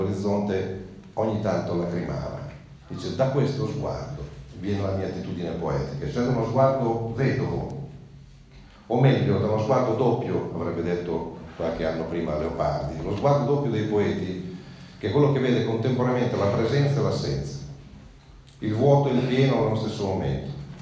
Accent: Emilia-Romagna, Italy; primo perché sono romagnolo

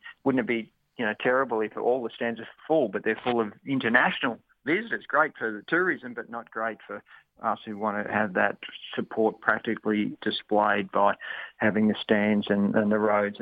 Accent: Australia; Australians, we don't get caught up in that.

